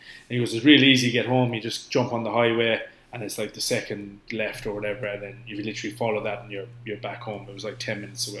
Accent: Ireland; I said, I'm from Ireland. I'm not here this long.

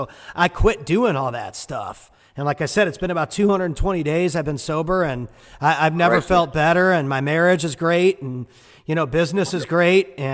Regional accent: St. Louis, Missouri, United States; that's what everybody dreams of when they're growing up where I grew up in St. Louis

